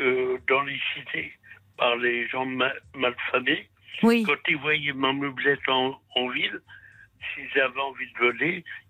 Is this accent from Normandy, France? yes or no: yes; Caen, Normandy, France; born there; Oh, je suis né à Caen.